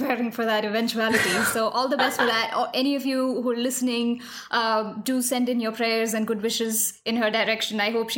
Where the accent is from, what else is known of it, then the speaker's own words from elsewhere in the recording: Kerala, India; because I was raised in the tropics and I was raised in Kerala where it's warm.